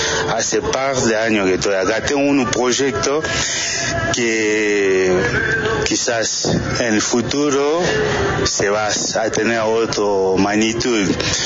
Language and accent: Spanish; DR Congo; Spanish is a second language; now in Argentina; Yo soy de la República Democrática del Congo. Soy viajero, hace mucho que estoy viajando. He vivido en varios países de diferentes partes del mundo. Ahora estoy acá en América Latina, precisamente en Argentina, es como mi base. Hace par de años que estoy acá.